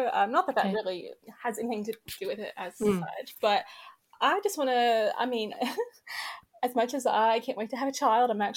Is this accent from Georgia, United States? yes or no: no; Kentucky, United States; I'm from the South originally.